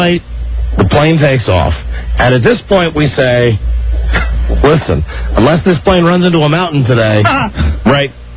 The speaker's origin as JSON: {"language": "English", "country": "United States", "said": "hi, I'm from America. I was supposed to be here about 36 hours ago. My plane just came in from London and my luggage is gone."}